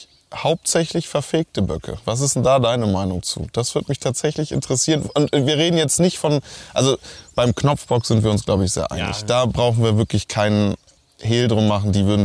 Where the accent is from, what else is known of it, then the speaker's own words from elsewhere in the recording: Brandenburg, Germany; Ja, ich komme aus Brandenburg.